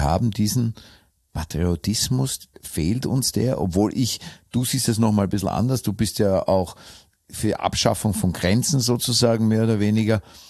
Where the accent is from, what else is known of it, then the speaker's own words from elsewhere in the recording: Austria; Wir haben als Österreicher natürlich auch eine Veranlagung, unser eigenes Land zu hassen. Weil niemand schimpft über dieses Land so sehr wie wir Österreicher selbst.